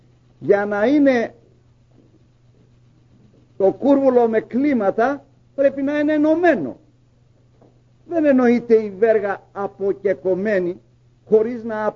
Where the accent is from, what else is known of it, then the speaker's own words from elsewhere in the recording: Greece; εμείς σαν Έλληνες στη γλώσσα μας